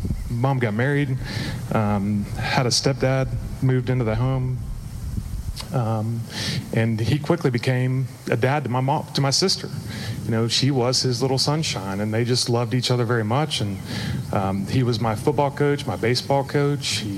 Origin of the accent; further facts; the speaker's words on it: Oklahoma, United States; So I grew up in Oklahoma, typical neighborhood.